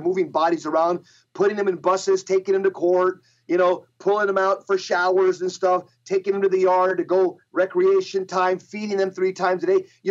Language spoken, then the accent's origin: English; California, United States; Again, I was born in 1961, so I grew up in the Novus Ordo balloon banners and butterfly culture, you know, of Southern California